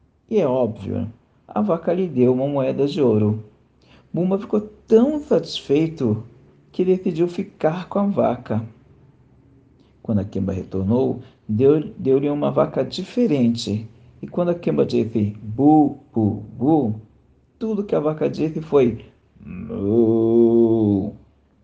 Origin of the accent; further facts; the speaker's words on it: São Paulo, Brazil; sou de São Paulo, capital, aonde estou